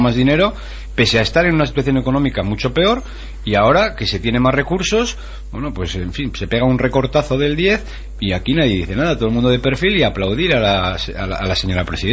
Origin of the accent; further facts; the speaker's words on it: Navarre, Spain; somos los españoles